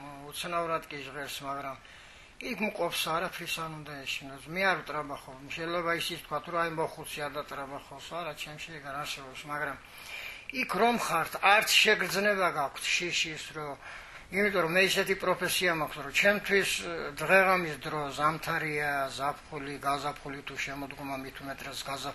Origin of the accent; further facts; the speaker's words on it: Kakheti, Georgia; born there; ის გარემოს ძალიან არათქვი სადაც დავიბადე და სადაც ყველაზე მეტად მომწევს გული. მიუხედავად იმისა, რომ თუშეთში არის ახლა ინფორმაციის ვაკუუმი.